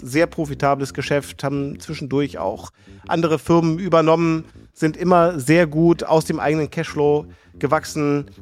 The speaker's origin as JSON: {"language": "German", "region": "Hamburg", "country": "Germany", "tie": "born or raised there", "said": "einen Gast aus meiner Heimat und Lieblingsstadt Hamburg"}